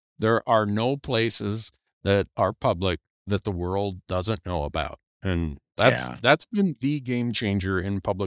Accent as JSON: {"language": "English", "region": "Montana", "country": "United States", "tie": "born or raised there", "said": "Like my home state of Montana, we issue statutorily, we have to issue 17,000 non-resident deer and elk tags."}